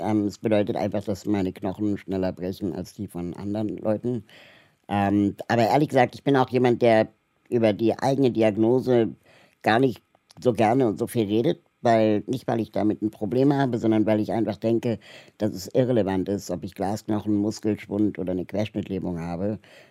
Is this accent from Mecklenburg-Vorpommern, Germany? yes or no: no; Berlin, Germany; ich komme aus Berlin.